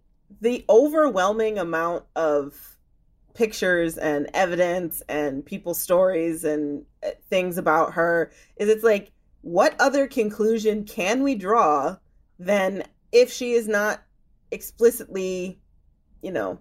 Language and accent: English; Illinois, United States; I remember, so I grew up in the Chicago suburbs, and like where I grew up is my town.